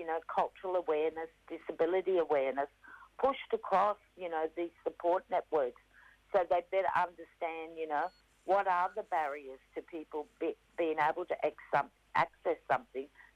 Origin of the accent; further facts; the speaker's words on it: New South Wales, Australia; as you said. I come from … up on the north coast of New South Wales, so that's Gambangia country.